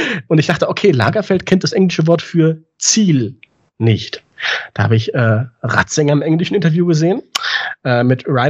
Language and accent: German; North Rhine-Westphalia, Germany; Ja, dieses Rheinland, wo ich herkomme.